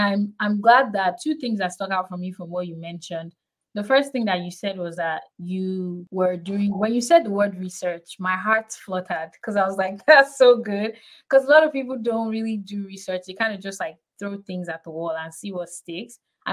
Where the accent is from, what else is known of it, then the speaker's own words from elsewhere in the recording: Sagamu, Ogun, Nigeria; I'm from Ogun State as well. I actually grew up in Sagam, like lived most of my life there before I moved.